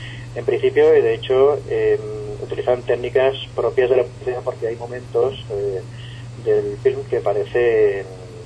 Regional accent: Barcelona, Catalonia, Spain; permitidme decirlo, yo soy de Barcelona, ¿no?

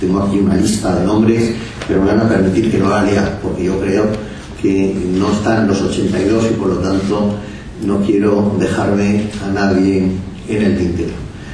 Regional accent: Barcelona, Catalonia, Spain; Yo, como saben, soy de Barcelona y llevo muchos años viviendo en San Jordi

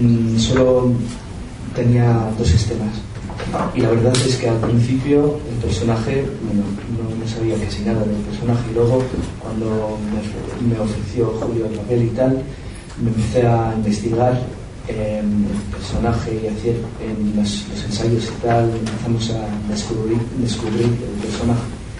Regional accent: London, United Kingdom; born there; Spanish is a second language; Mis padres son españoles, pero yo nací en Londres, entonces tengo, bueno, hablo el español, pero necesito traductor también.

